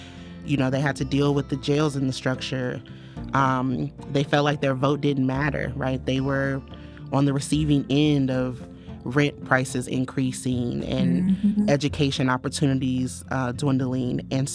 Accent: St. Louis, Missouri, United States; we are from St. Louis, so as much as I, and St. Louis is like, we live in the show me state, right?

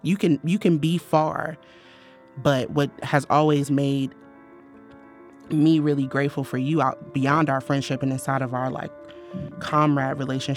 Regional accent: St. Louis, Missouri, United States; Like, we are from St. Louis, so as much as I... And St. Louis is like, we live in the show me state, right?

